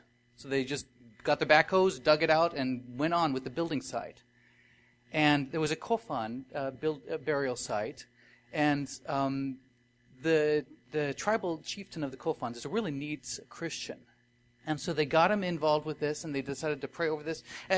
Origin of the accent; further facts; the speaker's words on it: Ecuador; I grew up in Ecuador